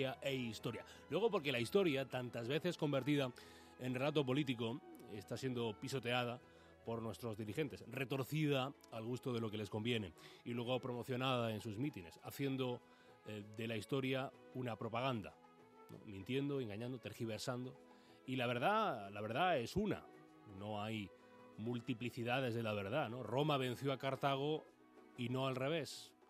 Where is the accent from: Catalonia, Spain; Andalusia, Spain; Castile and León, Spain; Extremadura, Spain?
Andalusia, Spain; Granada; now in Madrid, Spain; yo soy granadino.